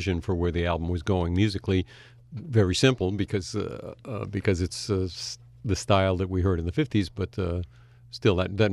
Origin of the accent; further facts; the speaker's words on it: Boston, Massachusetts, United States; This is the music that Pete and I first loved when we were kids growing up in Boston.